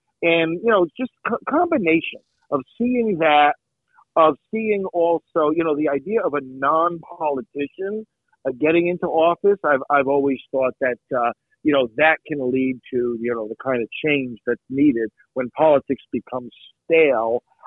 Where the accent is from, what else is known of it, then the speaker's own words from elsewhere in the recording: New York, United States; You know, I think, of course, I'm from New York originally. We grew up just north of New York City.